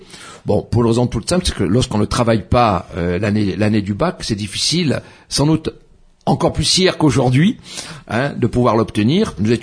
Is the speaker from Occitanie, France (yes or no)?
no; Calvi, Corsica, France; born there; donc je suis né à Calvi